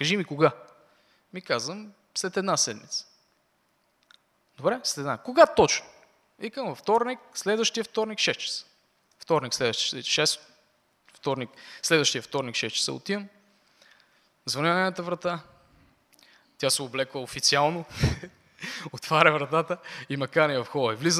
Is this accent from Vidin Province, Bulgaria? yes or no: yes; Vidin, Vidin Province, Bulgaria; От моя роден град във Видин.